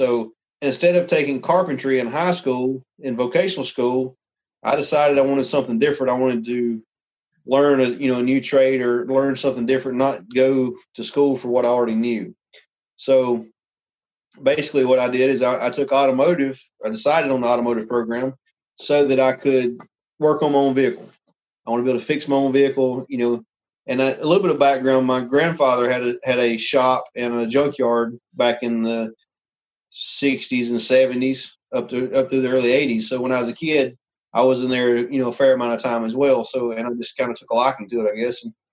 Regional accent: South Carolina, United States; I lived in South Carolina pretty much my whole life other than traveling a lot over the years.

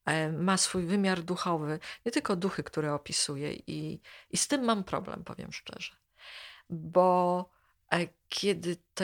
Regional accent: Łódź, Łódź Voivodeship, Poland; Ja się wychowałam nad rynsztokami w Łodzi, na Bałtach

